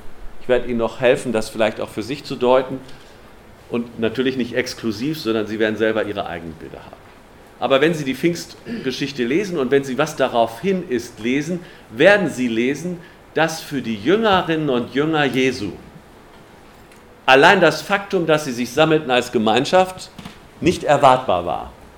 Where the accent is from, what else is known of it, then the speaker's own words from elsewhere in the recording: Northern Germany, Germany; Ich komme aus Norddeutschland, das nennt man Diaspora.